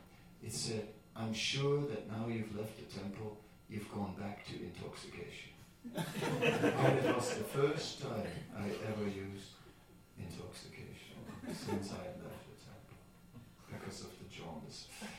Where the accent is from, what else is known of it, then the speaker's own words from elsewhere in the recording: Amsterdam, North Holland, Netherlands; I am from Amsterdam after all.